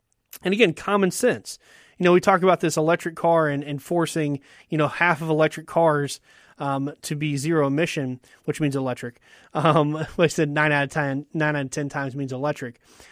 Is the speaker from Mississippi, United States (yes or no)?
yes; Mississippi, United States; And granted, growing up in Mississippi, I've never lived in a big city like Seoul.